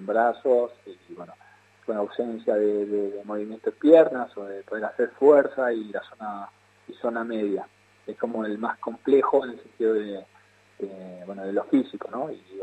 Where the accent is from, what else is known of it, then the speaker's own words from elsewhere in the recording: Argentina; y cuando te presentan tu cancha, te mencionan, te dicen que sos de Argentina, la verdad que que te entra el pecho